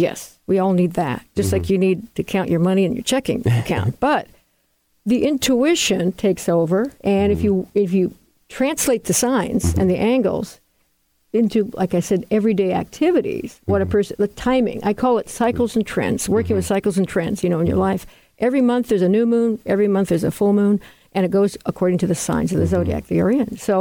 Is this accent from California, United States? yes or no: yes; Manhattan Beach, California, United States; I am from Los Angeles, originally born and raised Manhattan Beach, Southern California.